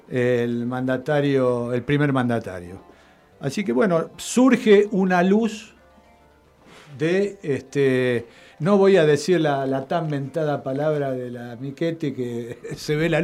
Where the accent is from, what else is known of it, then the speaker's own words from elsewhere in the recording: Avellaneda, Buenos Aires Province, Argentina; yo me considero un bonaerense, avellanedense